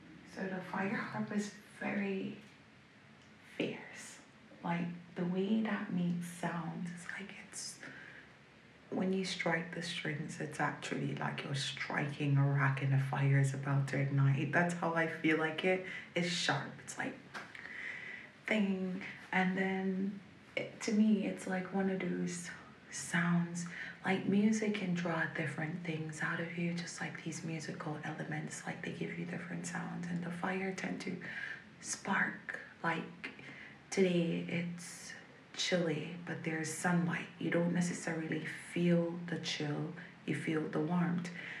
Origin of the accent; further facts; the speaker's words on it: Belize; I'm from Belize, and I'm 25 years old